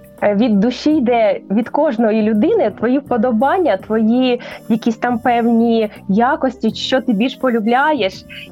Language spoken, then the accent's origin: Ukrainian; Omelianivka, Zhytomyr Oblast, Ukraine; в Омелянівці, звідки я родом, Житомирська область, Коростенський район, село Омелянівка.